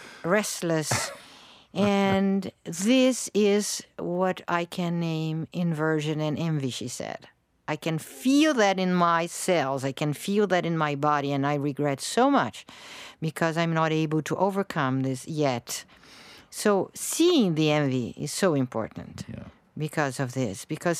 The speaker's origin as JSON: {"language": "English", "country": "Sweden", "said": "I came from Sweden, and I am at the side of the beach, and sunny beach, and so beautiful tropical country, and my town was already 10 below zero with snow"}